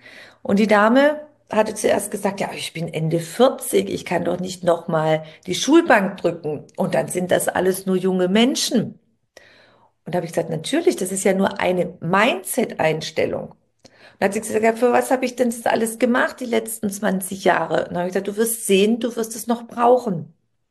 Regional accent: Baden-Württemberg, Germany; Es gibt da ein ganz klassisches Beispiel, was man bei uns im Schwabenland sagt.

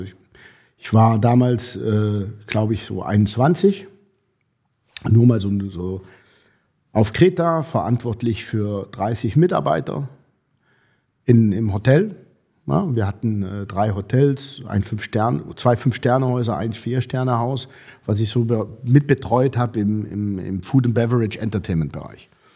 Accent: Eifel, Germany; Ich komme aus der Eifel, da gibt es viel Regen.

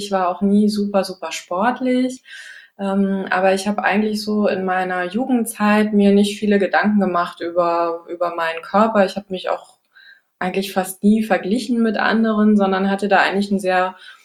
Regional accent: Northern Germany, Germany; now in Rhineland, Germany; Die Liebe hat mich ins Rheinland verschlagen. Ich bin aber eigentlich Norddeutsche und habe eigentlich auch die meiste Zeit meines Lebens im Norden verbracht, habe meine Kindheit am Ostseestrand verbracht und bin aber jetzt schon inzwischen seit gut 7 Jahren hier im Rheinland

